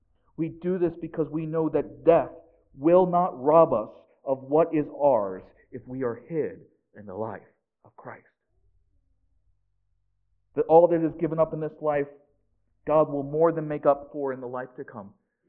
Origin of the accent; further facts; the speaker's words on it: Maryland, United States; I grew up in Maryland. My mom's parents lived in southern Illinois.